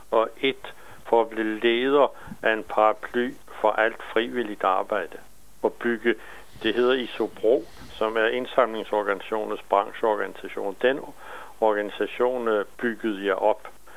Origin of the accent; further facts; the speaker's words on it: Bornholm, Capital Region of Denmark, Denmark; accent: Bornholmish; moved away; jeg kan godt snakke rigtig bornholmsk, selvom jeg er flyttet fra Bornholm for over 50 år siden, så mærker man stadig min dialekt.